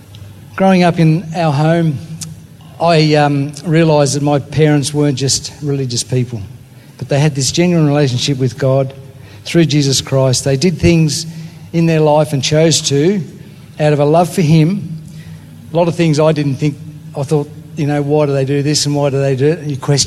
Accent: Tasmania, Australia; now in Devonport, Australia; because we come from Tasmania. That's that warm place down south, and Lynn and I live in Devonport where the ship comes in, actually

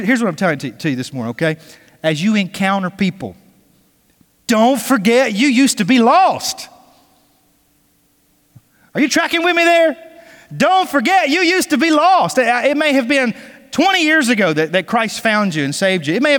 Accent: Douglas, Georgia, United States; so we drove over to my hometown in Douglas, Georgia, spent the day with them and my sister and my dad.

